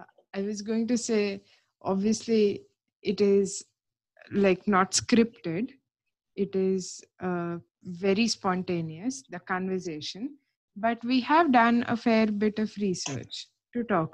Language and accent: English; India; As far as my passport goes, I am Indian.